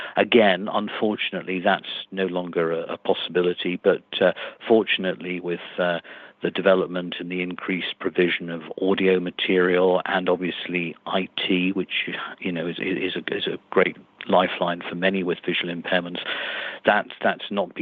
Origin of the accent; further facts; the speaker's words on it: Newcastle, North East England, United Kingdom; born there; I'm a Geordie lad by birth, and still have strong connections with that part of the country.